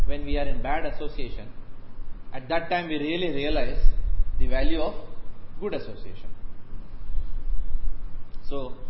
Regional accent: Mumbai, Maharashtra, India; Then I'm from Bombay, so in Bombay there is a place called as

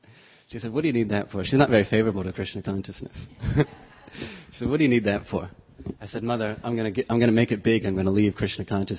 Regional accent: United States; born there; I came from a pretty good family. I was born in America.

